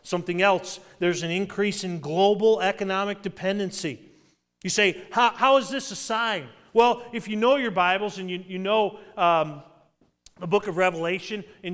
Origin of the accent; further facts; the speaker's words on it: Massachusetts, United States; I grew up in Massachusetts. We had toll roads all the time.